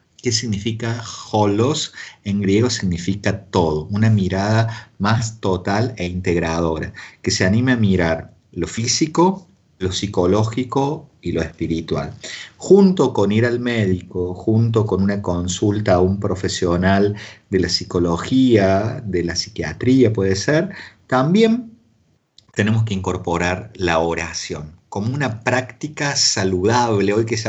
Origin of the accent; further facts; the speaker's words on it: Villa Carlos Paz, Córdoba, Argentina; es mi tierra, ahí nací, ahí crecí, ahí fui bautizado. Hoy es noche de recuerdo, recién Bahía Blanca, ahora Carlos Paz, ahí nació mi vocación